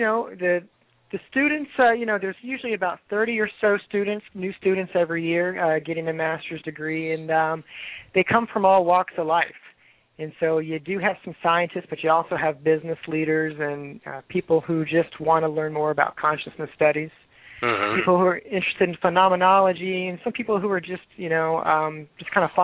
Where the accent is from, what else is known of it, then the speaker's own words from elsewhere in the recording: Georgia, United States; now in California; I grew up in Georgia and spent the last 7 years in California, so I'm in denial.